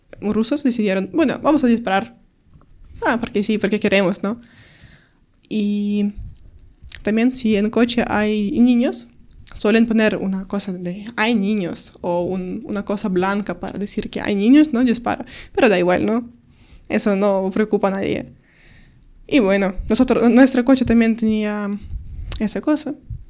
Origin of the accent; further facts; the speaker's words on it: Kyiv Oblast, Ukraine; Spanish is a second language; ellos querían ir a la capital de Ucrania. Y pues mi pueblo está justo antes de capital